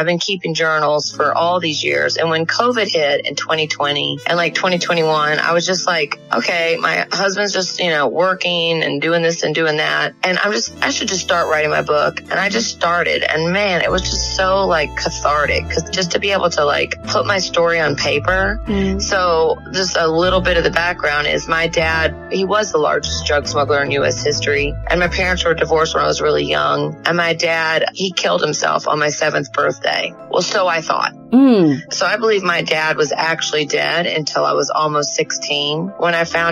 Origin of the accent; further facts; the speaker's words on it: Atlanta, Georgia, United States; moved away as an adult; now in San Diego, United States; Well, I grew up in Atlanta, went to Georgia, and then I moved to California like 25 years ago. So I live in San Diego now.